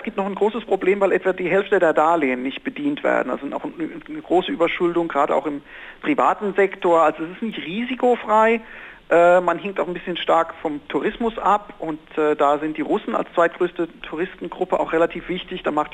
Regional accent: Greece; mein Englisch ist nicht so gut, ich kann kein Deutsch, der klassische andere Markt, auf dem man sich als Grieche hin orientiert.

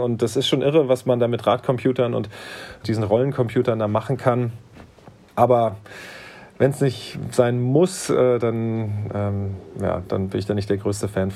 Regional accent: Wiesbaden, Hesse, Germany; ich sag mal im Taunus beispielsweise, ich komme ja aus Wiesbaden, hat man so ein bisschen mehr Anreize

